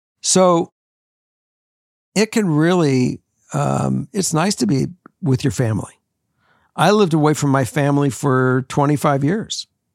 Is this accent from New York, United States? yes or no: no; Los Angeles, California, United States; I met Morgan's mom in Minnesota. I was from Los Angeles.